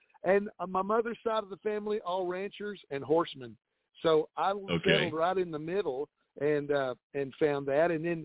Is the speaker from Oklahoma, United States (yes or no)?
yes; Oklahoma, United States; growing up in Oklahoma, you know … got his start in Texas, but darn it, they ran him out of Texas, and he ended up in Oklahoma.